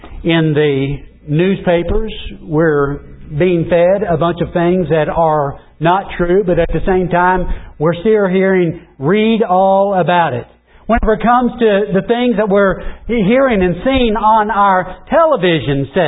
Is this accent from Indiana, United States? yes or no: yes; Indiana, United States; And then during the winter time, growing up in Indiana and going out to school, I couldn't wait for those snows to start falling